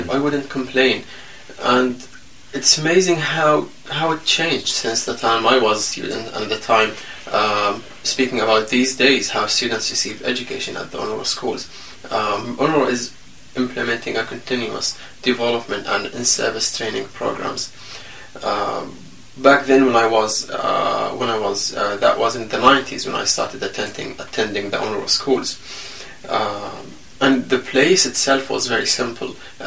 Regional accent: Rafah, Gaza Strip, Palestine; So, I grew up in Gaza Strip, in the south of Gaza Strip, in a place called Rafah refugee camp.

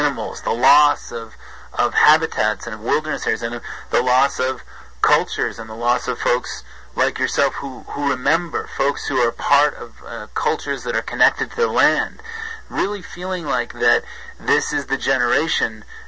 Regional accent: United States; So I ended up growing up in the United States because my family, my parents are a mixed marriage, one from a Catholic background, one from a Protestant background.

